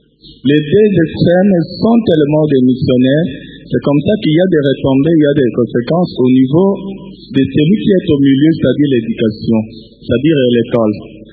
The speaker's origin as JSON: {"language": "French", "country": "DR Congo"}